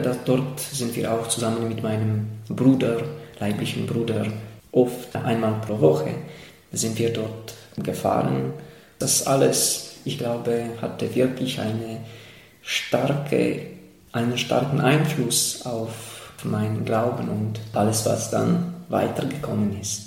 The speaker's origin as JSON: {"language": "German", "region": "Silesian Voivodeship", "country": "Poland", "tie": "born or raised there", "first_language": "Polish", "second_language": "German", "said": "bei uns in Polen ganz naturell kommt, weil viele, vor allem in Schlesien, Oberschlesien, woher ich stamme"}